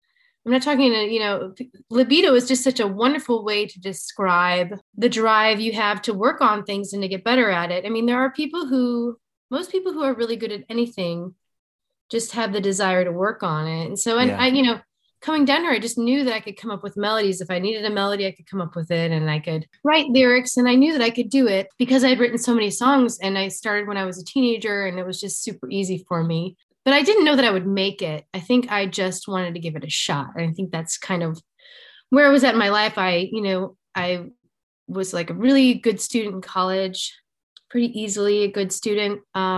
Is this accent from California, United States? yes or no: no; Chicago, Illinois, United States; I came from Chicago, which is a big city